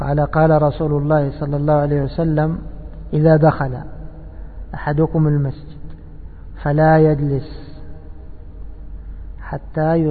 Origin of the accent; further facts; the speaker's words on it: Egypt; كما يقولون عندنا في مصر على قد فهمنا